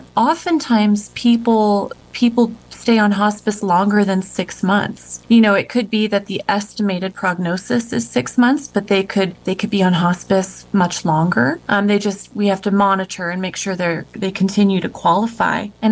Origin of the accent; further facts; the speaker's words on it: Washington, United States; Yeah, so I grew up in Washington, but my family lives out here.